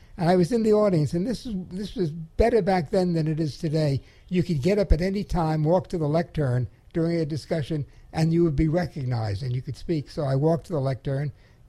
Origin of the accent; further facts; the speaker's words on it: New York City, New York, United States; I came from New York City. You know, that's a sharp elbowed town.